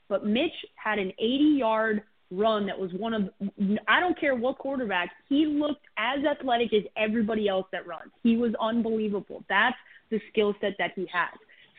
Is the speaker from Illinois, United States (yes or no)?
yes; Chicago, Illinois, United States; okay, first and foremost as a Chicagoan.